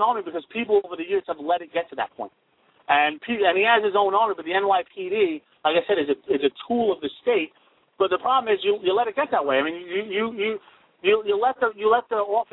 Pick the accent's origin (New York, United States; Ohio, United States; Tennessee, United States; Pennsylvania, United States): New York, United States; I'm from New York, and I've heard people talk about Bloomberg for years, how they hate him.